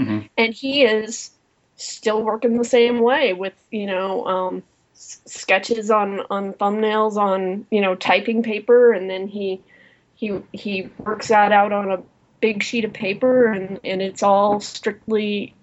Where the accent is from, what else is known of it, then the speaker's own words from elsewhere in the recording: Iowa, United States; I grew up in Iowa, so I figured I might as well want to be an astronaut.